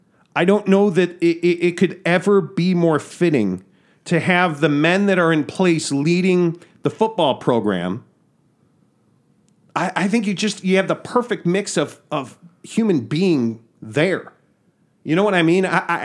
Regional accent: Chicago, Illinois, United States; Well, obviously, I'm a Chicagoan

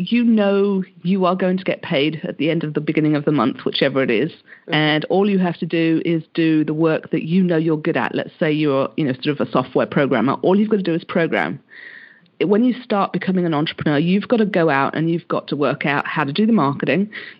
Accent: Hong Kong; moved away as an adult; also born or lived in England; I was born in England and then I moved over to Hong Kong when I was about sort of 7 or 8. And so I did pretty much all my schooling over there. And then I went back to England for university.

